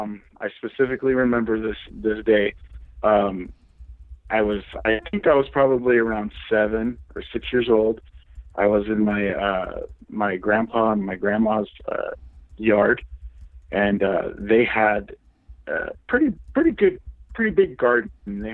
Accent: North Carolina, United States; also born or lived in Colorado / Germany / El Paso, Texas; I was born in North Carolina, but then we moved to Colorado, and then from Colorado, we moved back to North Carolina, and then we went to Germany and we stayed there for about 6 years.

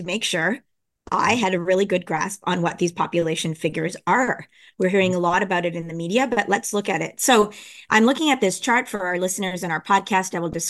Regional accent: Canada; So I automatically, because I'm Canadian, I went there.

